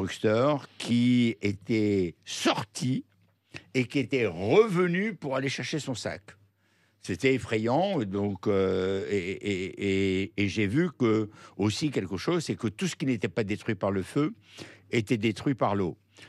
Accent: Oujda, Oriental, Morocco; born there; Et c'est ainsi que je suis né à Oujda.

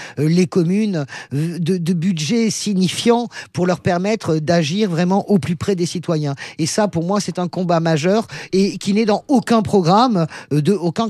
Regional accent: Argelès-Gazost, Occitanie, France; je suis d'Argelès-Gazote, mais j'aime beaucoup les Toye, hein, voyez ce que je veux dire. Mais je le dis, je suis quand même du Lavedan

